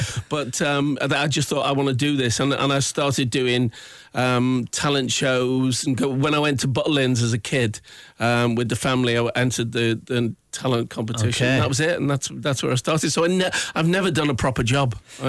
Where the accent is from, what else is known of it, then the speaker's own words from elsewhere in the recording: Liverpool, North West England, United Kingdom; born and brought up in Liverpool, went to the same school that … had gone to, Quarry Bank.